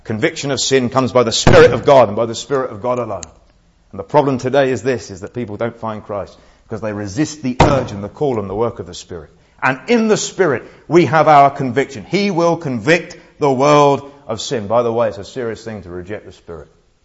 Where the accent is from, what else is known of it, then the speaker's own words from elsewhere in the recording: United Kingdom; I didn't really know how to pray being a Brit last year or earlier this summer.